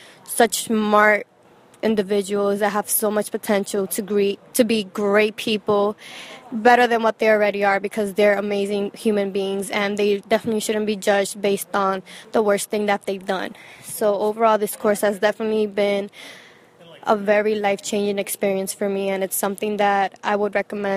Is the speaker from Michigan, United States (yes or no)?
no; Bronx, New York, United States; And because of this course, I realized how growing up in the Bronx and constantly being told that people that are in prison are animals or that they're really bad people